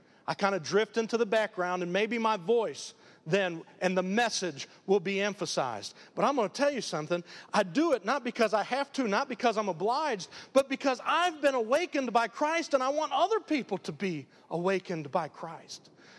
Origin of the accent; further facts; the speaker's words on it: Detroit, Michigan, United States; You know, I came from Detroit, and I had family members.